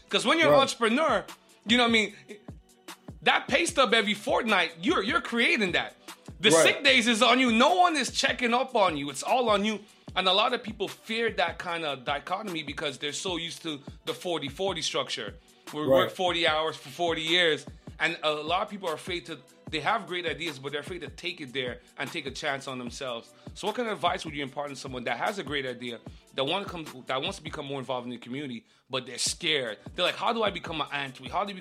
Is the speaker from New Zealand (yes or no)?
no; Canada; So things are looking up for us as Canadian athletes.